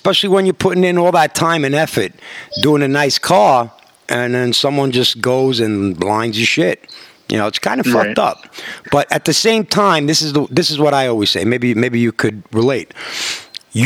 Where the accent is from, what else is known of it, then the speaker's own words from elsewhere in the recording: New York, United States; Okay, so me, I'm, you know, city kid, New York.